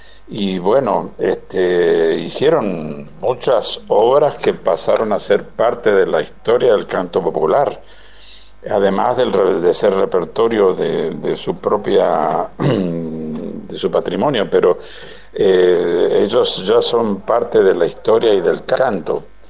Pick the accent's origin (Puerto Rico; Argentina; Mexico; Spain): Argentina; Mendoza; Yo nací en Mendoza y Mendoza, aunque yo no esté, es mi tierra. Es el lugar donde nací, donde tengo la gente que quiero, la gente con la que me crié, la gente con la que me formé. O sea, allí estudié, allí tengo todo.